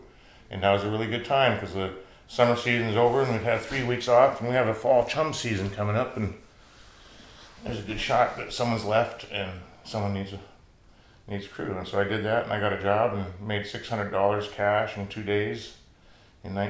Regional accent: Portland, Oregon, United States; born or raised there; moved away as an adult; also born or lived in Washington

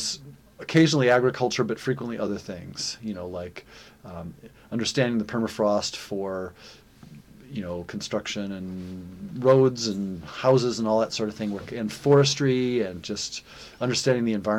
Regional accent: Minnesota, United States; also born or lived in Illinois; Okay, so I was born in Illinois and then moved to Minnesota, which is kind of the place that I say I'm from, and I went to school there and in Colorado.

